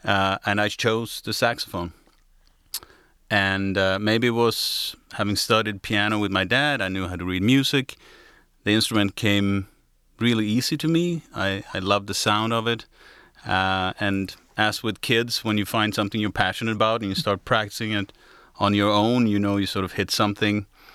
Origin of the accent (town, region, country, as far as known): Sweden; born or raised there